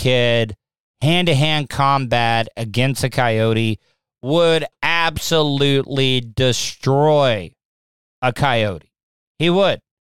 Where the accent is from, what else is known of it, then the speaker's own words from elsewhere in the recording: New York City, New York, United States; rats in my hometown NYC are bigger than that little fucker.